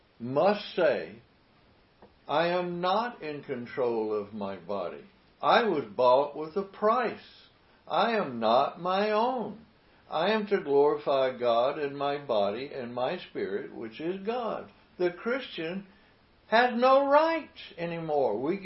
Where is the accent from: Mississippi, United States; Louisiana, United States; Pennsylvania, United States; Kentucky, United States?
Mississippi, United States; I said I was born and raised in Mississippi.